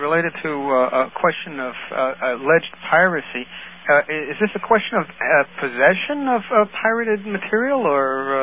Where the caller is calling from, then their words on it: New York City, New York, United States; New York City, Manhattan.